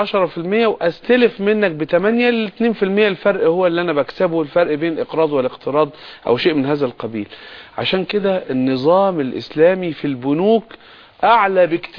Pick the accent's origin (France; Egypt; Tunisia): Egypt; احنا ناس مصريين عندنا عرف اجتماعي، عندنا شرع ربنا، عندنا دين،